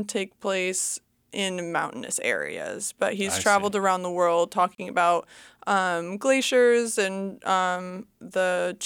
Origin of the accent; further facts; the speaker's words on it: Connecticut, United States; moved away as an adult; now in Juneau, United States; I'm originally from Connecticut, and I came out here as an AmeriCorps and worked for Juno Suicide Prevention Coalition and have since stayed.